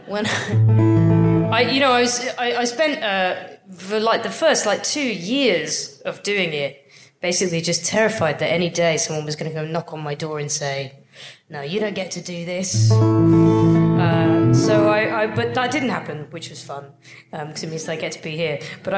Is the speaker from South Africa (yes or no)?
no; England, United Kingdom; So I'm fucking English, right? I don't want to be, but who would?